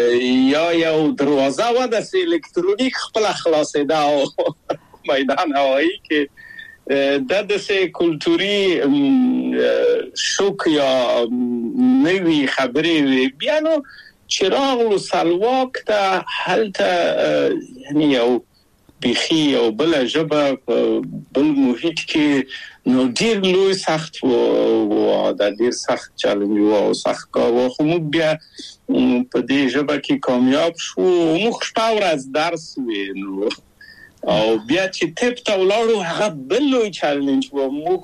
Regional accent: Kabul, Afghanistan; now in Czechoslovakia; زه له کابل په یو دولتي بورس چکسلواکیا ته راغلم

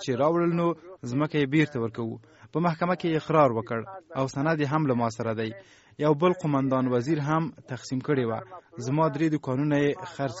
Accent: Kapisa, Afghanistan; زه د کاپیسا یم

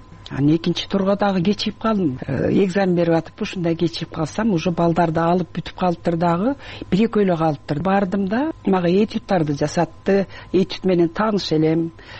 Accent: Issyk-Kul Region, Kyrgyzstan; Мен баягы Түп районуна караштуу Тас майылында төрөлгөм. Анан ошол жерге келип үчүнчү класстан баштап 7 жылдык мектепте ошол жерде окуп калдым.

